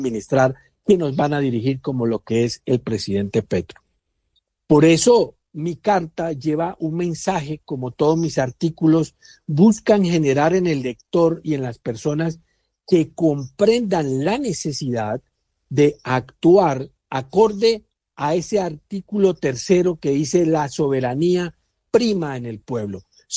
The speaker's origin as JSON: {"language": "Spanish", "country": "Colombia", "said": "Una de las cosas que es preocupante para mí como colombiano es la actitud de nuestros propios conciudadanos"}